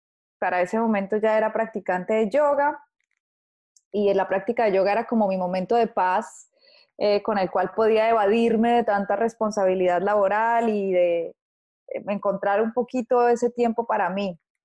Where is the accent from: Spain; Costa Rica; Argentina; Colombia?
Colombia; born there; Nací en Colombia.